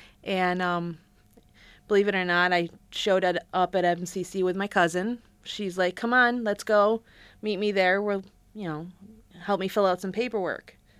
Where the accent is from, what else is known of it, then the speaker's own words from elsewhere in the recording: Hamlin, New York, United States; also born or lived in Rochester; I started here in Rochester, and my mom decided that the area we lived in was a little dicey, so she moved us out to Hamlin. Was not impressed with that concept. My backyard was a cornfield.